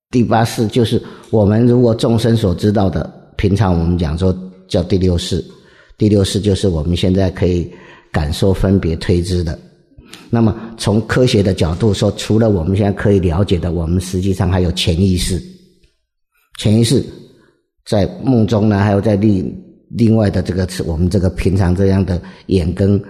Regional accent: Taiwan; 那我们台湾人是不是都是海岛长大的，从小其实就是闻惯了吃惯了

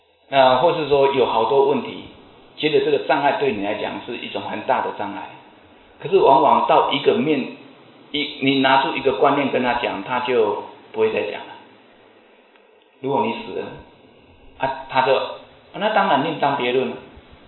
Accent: Taiwan; 我们台湾话叫金秀命

